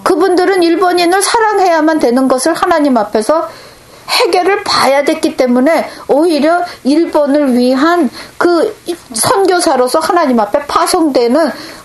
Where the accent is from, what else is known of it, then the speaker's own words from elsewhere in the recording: South Korea; now in Japan; 제가 한국인으로서의 그 민족 감정을 넘어서지 않으면은